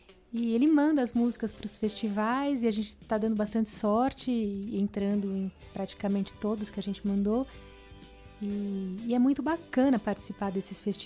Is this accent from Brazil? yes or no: yes; São Paulo, Brazil; Eu sou aqui de São Paulo, tenho viajado bastante pro interior, por conta de alguns festivais, adoro o interior, mas sou aqui de São Paulo.